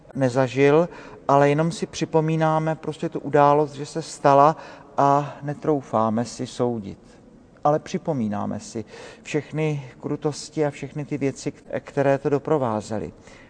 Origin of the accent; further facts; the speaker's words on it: Brno, South Moravian Region, Czechia; A u nás v Brně, ze kterého pocházím, pravidelně se ustanovila tradice